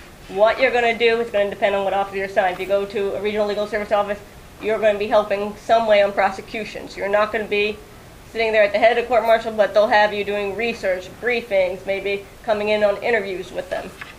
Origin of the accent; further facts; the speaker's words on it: New Jersey, United States; I grew up in New Jersey. I like being by the shore.